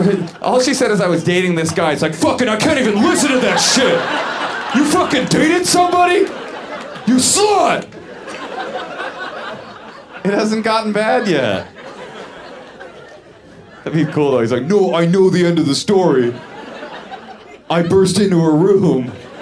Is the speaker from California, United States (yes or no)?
yes; San Francisco, California, United States; I grew up in the San Francisco area, so ass play to me, I learned that in kindergarten.